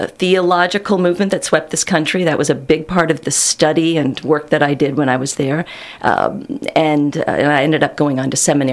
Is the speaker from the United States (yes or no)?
yes; California, United States; born there; also born or lived in Germany; I was raised in the military. My dad was Air Force, so was my mother. So that means that I was born in California, but pretty soon moved to Germany when I was a child, to a small little town called Eichensel